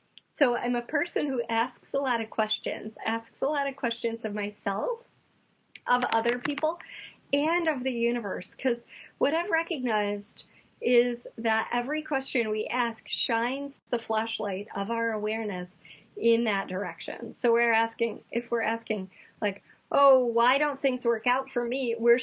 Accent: Midwest, United States; now in Maui, United States; And I'm in the Midwest. I'm from the Midwest. I'm on Maui. So forgive me for saying you guys. That's just how I grew up.

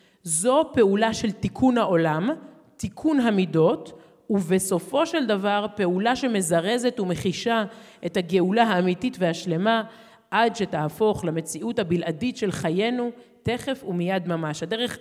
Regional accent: Herzliya, Tel Aviv District, Israel; אני גדלתי בהרצליה, ברחוב רבי עקיבא, וסמוך אלינו, זה היה רחוב הרב שמעון לוי

